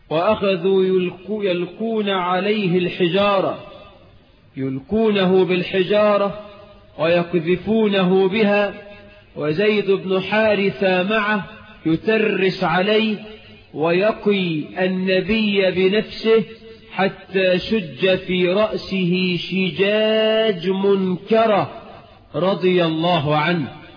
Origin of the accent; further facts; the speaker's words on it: Egypt; اللهم اجعل بلدنا مصر آمنة مطمئنة